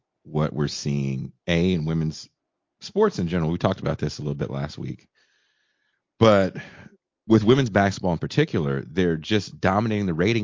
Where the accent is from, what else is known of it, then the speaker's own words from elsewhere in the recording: Tennessee, United States; No, I'm from Tennessee.